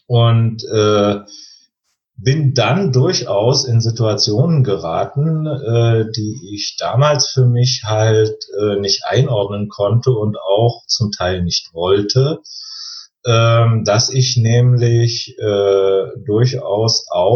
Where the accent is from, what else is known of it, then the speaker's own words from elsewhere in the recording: East Germany, Germany; Ich bin im Osten groß geworden